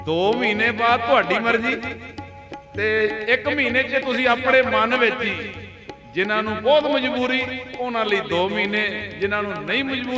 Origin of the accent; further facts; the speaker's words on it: Amritsar, Punjab, India; ਮੇਰੇ ਸਿਰ 'ਤੇ ਵੀ ਹੱਥ ਰੱਖੋ, ਮੈਂ ਤਾਂ ਅੰਮ੍ਰਿਤਸਰ ਦਾ ਹੀ ਹਾਂ।